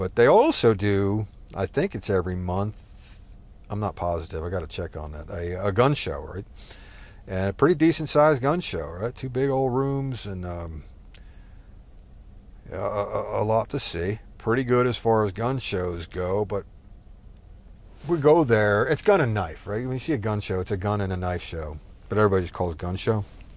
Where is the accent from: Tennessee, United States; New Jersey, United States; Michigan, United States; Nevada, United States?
New Jersey, United States; now in Texas, United States; You know, like, I come from New Jersey originally